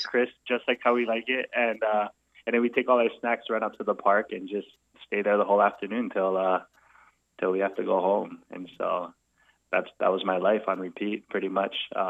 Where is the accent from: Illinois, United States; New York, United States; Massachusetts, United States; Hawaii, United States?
Hawaii, United States; Honolulu; I grew up in Nu'uanu, up the hill on Aleva Heights, and playing, running around in the valley in Pu'unui.